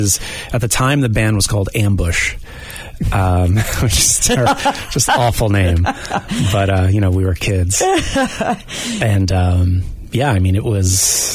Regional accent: New Jersey, United States; In Bergen County.

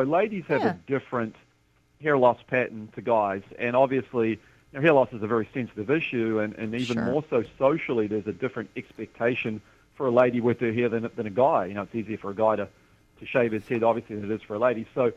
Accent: New Zealand; now in Indianapolis, United States; Well, you know, obviously I'm not from Indy, but I've been involved for about 14

